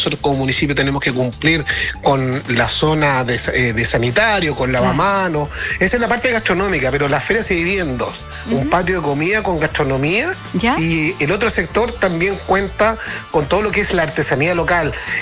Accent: Puchuncaví, Valparaíso, Chile; Yo soy oriundo de Puchuncaví, nacido y criado, como decimos nosotros.

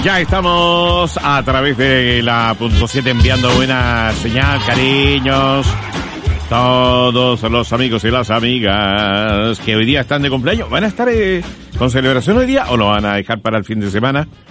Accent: Venezuela; porque obviamente somos venezolanos.

